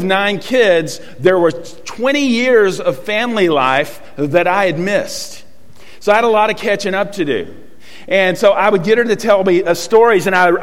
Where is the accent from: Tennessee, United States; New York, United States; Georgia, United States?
Tennessee, United States; Chattanooga; Tennessee. You know, we were kind of the Chattanooga hillbillies.